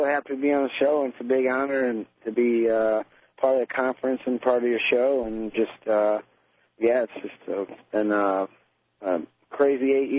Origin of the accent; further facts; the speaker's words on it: Mississippi River, United States; I grew up on the Mississippi River. My house is, you know, just like 10 feet away from the river